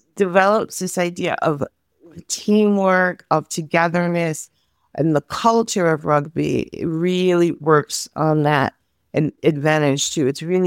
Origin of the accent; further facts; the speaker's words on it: Bronx, New York, United States; moved away as an adult; Okay, so I'm from the Bronx, New York, and I've been working and living in the Balkans since almost 20 years now, I guess, maybe a little bit more than that.